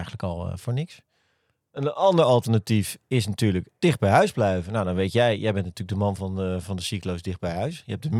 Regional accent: Holland, Netherlands; Ik ben zelf ook een Hollander, dus ik mag dat zeggen.

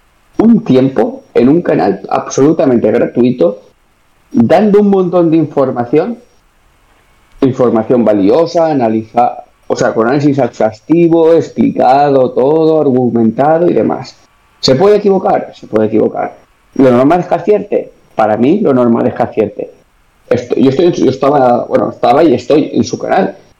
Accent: Valencia, Valencian Community, Spain; Sabes que soy de Valencia, tal, y sabes una serie de cosas de mí.

